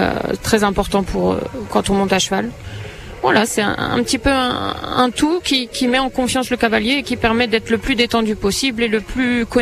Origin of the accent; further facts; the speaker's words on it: France; now in Morocco; Alors moi, en tant que Française, je pense que je m'en rends un peu moins compte que les Marocains.